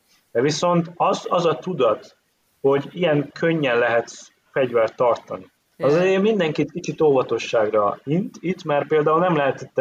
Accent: Hungary; now in Paraguay; magyarok vagyunk ettől még, magyarul beszélünk, magyarul írunk, de ja, azért nagyon messze szakadtunk

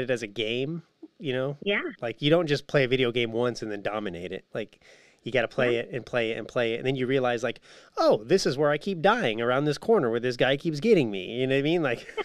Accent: Arizona, United States; I come from Arizona, and there's a lot of stucco buildings. There's a lot of stucco homes.

